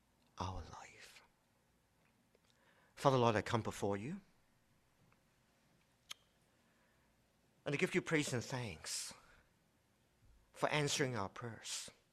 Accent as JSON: {"language": "English", "country": "Hong Kong", "moved": "yes", "said": "Like I said, I came from Hong Kong originally. I left Hong Kong when it was still a British colony."}